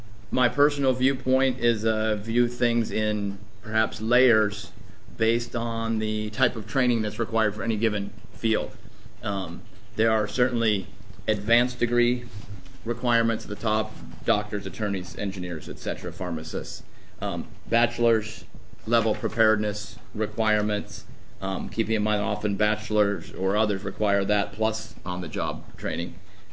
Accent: Alaska, United States; I grew up in Alaska and was educated in Alaska in the days of student loan forgiveness programs.

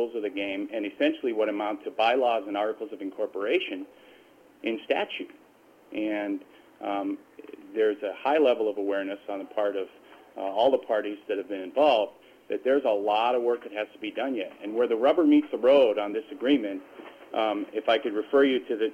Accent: Nome, Alaska, United States; I grew up in Nome. I've seen it from all different angles.

